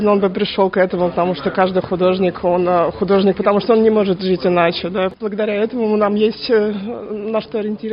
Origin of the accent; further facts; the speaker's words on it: Moscow, Russia; also born or lived in Sydney; now in Melbourne, Australia; Я недавно переехала в Мельбурн, я сама из Москвы, жила в Сиднее перед этим